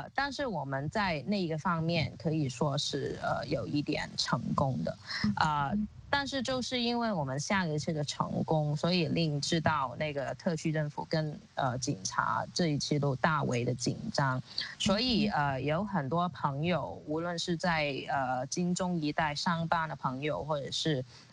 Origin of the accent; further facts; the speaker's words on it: Hong Kong; 然后把那个法律强加于我们香港人的身上